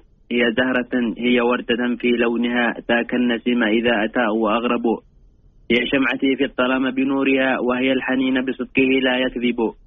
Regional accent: Yemen; now in Riyadh, Saudi Arabia; والله من اليمن

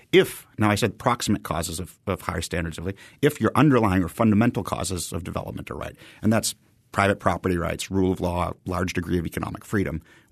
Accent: Haverhill, Massachusetts, United States; I grew up in Haverhill, Massachusetts, in the Merrimack Valley, and I did my undergraduate at University of Massachusetts Lowell. My hometown, Haverhill, was referred to as the shoe city for its 19th century shoe production.

